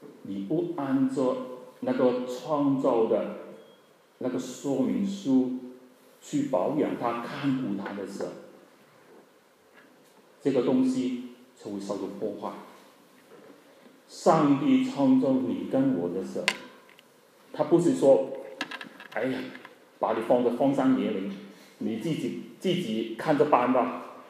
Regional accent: South Africa; 我是从南非来的，我怕你们不知道了。我在南非看到很多中国人

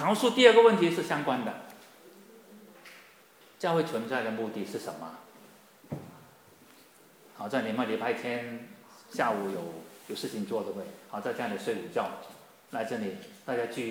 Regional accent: Singapore; 可是那边新加坡的很不一样，一年四季都是绿的，都是热的。所以来到这里感觉很不一样，真的来我们住在有个四季的地方

